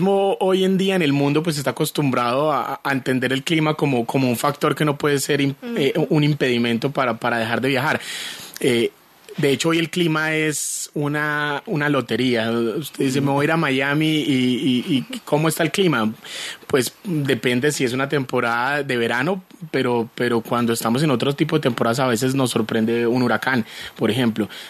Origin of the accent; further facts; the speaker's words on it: Colombia; tanto los extranjeros vengan a recorrer nuestro territorio como los colombianos viajemos por Colombia